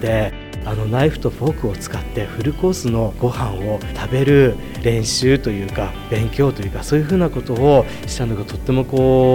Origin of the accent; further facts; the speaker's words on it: Yurihonjo, Akita, Japan; 由利本荘市というところからが出身です。